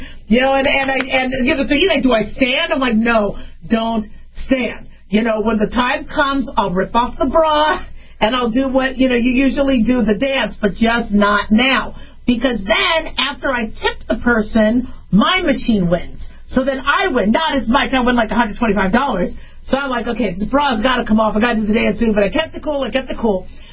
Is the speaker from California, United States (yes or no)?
yes; California, United States; Because I know I'm from California, so no insult there, but I get it. Being from California, I get it.